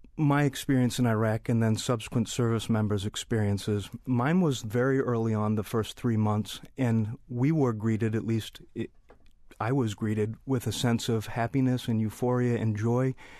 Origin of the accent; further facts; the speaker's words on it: United States; Well, the right words are hard because I'm an American, he's an Iraqi, and our worlds are very different.